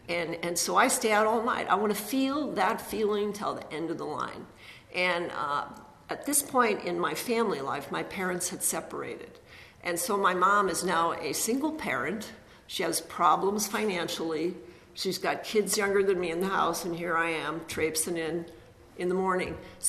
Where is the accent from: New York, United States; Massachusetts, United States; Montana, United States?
Montana, United States; I grew up in Montana, and we have reservations there.